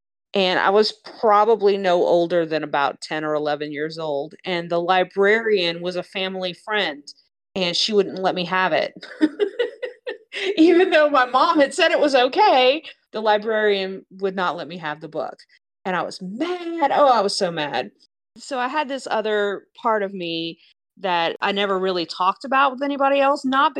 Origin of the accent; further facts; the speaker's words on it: Louisiana, United States; I definitely still identify as a Cajun person. It was what my childhood was. I was steeped in it.